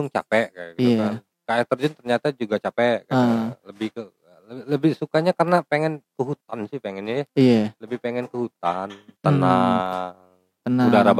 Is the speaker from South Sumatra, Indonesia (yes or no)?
yes; Lahat, South Sumatra, Indonesia; born there; air terjun di daerah Sukajadi itu, tempat saya lahir tuh, di Lahat.